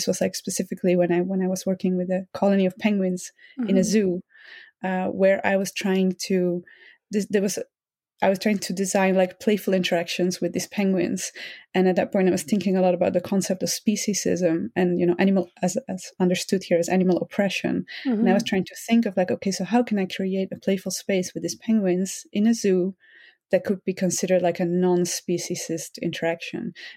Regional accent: Netherlands; I grew up in the Netherlands, in the countryside, actually, together with many other animals.

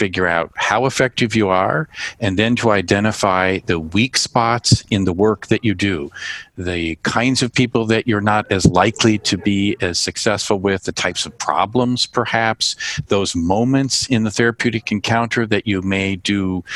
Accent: California, United States; now in Chicago, United States; I live in the city of Chicago. Okay. Originally grew up in California, but I've been here nearly three decades, actually. So I feel like Chicago's now home.

